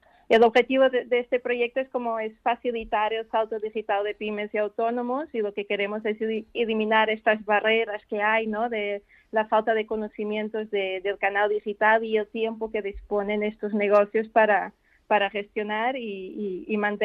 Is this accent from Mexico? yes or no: no; Portugal; Yo soy portuguesa, pero sí, el apellido es belga.